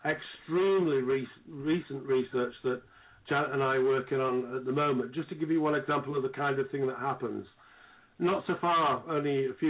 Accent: England, United Kingdom; Well, of course, as an Englishman, I don't feel fit to comment on that.

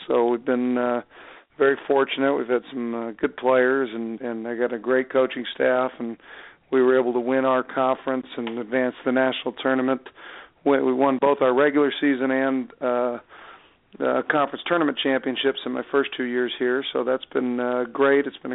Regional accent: Los Angeles, California, United States; now in Idaho, United States; I'm from Los Angeles originally, and So really enjoying my time here so far in Idaho.

